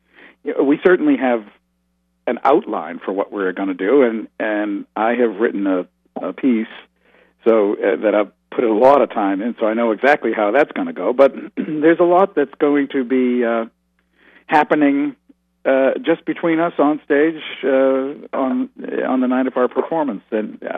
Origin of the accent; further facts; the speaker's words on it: United States; But I'm culturally absolutely an American. I was born and raised here.